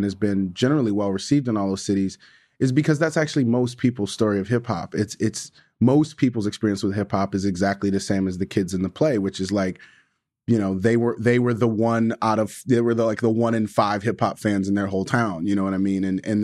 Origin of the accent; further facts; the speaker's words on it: Detroit, Michigan, United States; also born or lived in Chicago, Illinois; I grew up in and outside of Detroit, Michigan, lived in Chicago for a super long time